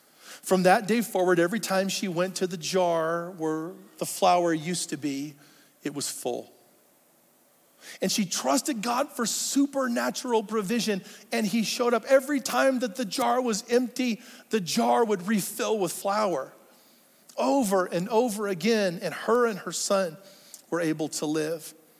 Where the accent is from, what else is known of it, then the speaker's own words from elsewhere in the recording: Portland, Oregon, United States; My mom, we grew up in Portland, Oregon, and we were poor, okay? I was poor. I was a poor Filipino kid.